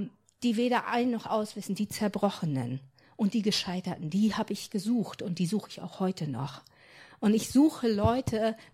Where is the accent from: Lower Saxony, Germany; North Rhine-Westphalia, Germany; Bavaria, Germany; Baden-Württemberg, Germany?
Lower Saxony, Germany; Stolzenau; Wir kommen nicht aus Nienburg, wir kommen aus Stolzenau an der Weser. Und sind jetzt in der kleinen Gemeinde in Wunsdorf, der Lichtblickgemeinde.